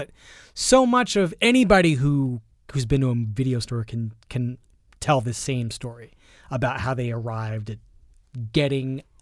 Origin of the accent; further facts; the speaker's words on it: Philadelphia, Pennsylvania, United States; I grew up poor in Philadelphia. My parents didn't have a lot of money.